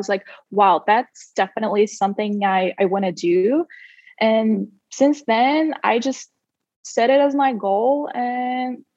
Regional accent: Siberia, Russia; moved away as an adult; I spent almost 18 years of my life here in Siberia, to be precise. And then at the age of 18, I moved to the U.S. when I got a full athletic scholarship at Sac State.

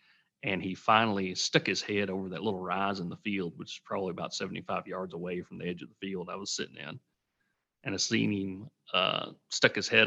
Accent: Tennessee, United States; Yeah, I am from Tennessee, grew up there.

